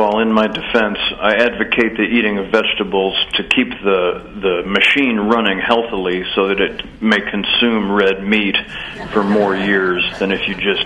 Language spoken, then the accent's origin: English; Midwest, United States; We call it growing up in the Midwest.